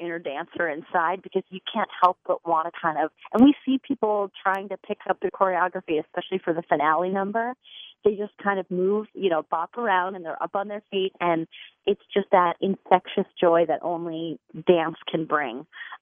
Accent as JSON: {"language": "English", "region": "Minnesota", "country": "United States", "tie": "born or raised there", "said": "Well, I grew up in the Midwest, in Minnesota."}